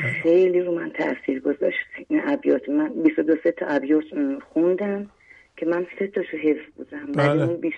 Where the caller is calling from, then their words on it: Shiraz, Fars, Iran; Persian is a second language; شیراز، برای دومین باره که تماس میگیرم خدمتتون